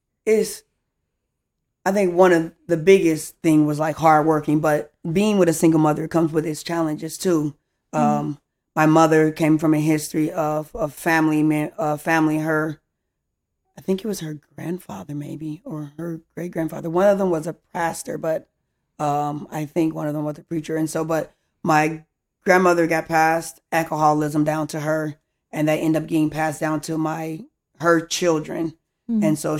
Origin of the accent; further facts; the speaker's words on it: Harvey, Illinois, United States; born there; also born or lived in Chicago / Minnesota; Yeah, so I was born in Harvey, Illinois, a small town. Then we left Harvey, moved to Chicago for a little bit. Wasn't the greatest. And so my mom moved to Minnesota, her and her sister.